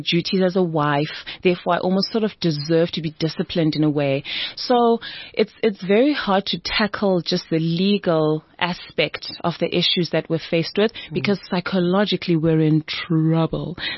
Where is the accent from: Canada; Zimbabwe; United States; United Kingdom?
Zimbabwe; now in South Africa; I grew up in Zimbabwe